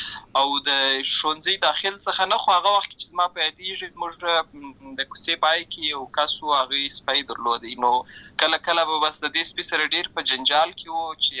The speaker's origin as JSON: {"language": "Pashto", "town": "Lashkar Gah", "region": "Helmand", "country": "Afghanistan", "tie": "born or raised there", "said": "زه په اصل کې د اوروزګان ولایت یم، اما زه په هلمند ولایت لشکرګاه کې پیدا شوی یم، امالته لوی شوی یم، امالته مې ښوونځی لوستی ده، امالته مې ټول ژوند مې له هماغه ځای څخه پیل شوی دی، خو په اصل کې زه د اوروزګان ولایت څخه."}